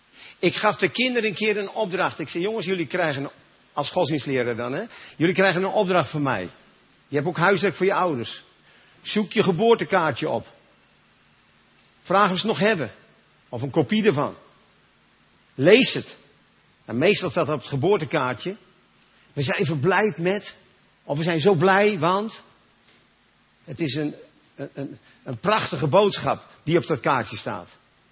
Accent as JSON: {"language": "Dutch", "town": "Nieuwegein", "region": "Utrecht", "country": "Netherlands", "said": "Ik kom uit Nieuwegein. Ik ben vader van 3 zonen."}